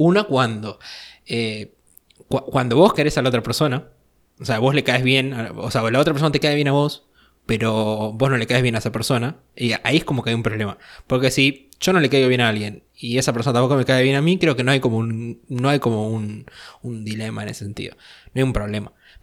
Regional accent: Buenos Aires Province, Argentina; born there; No, yo nací en el conurbano.

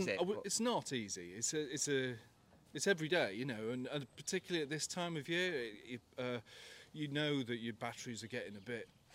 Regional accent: Davenham, North West England, United Kingdom; I was born in Davenham, one of the last people to be born, I think, in Davenham maternity unit.

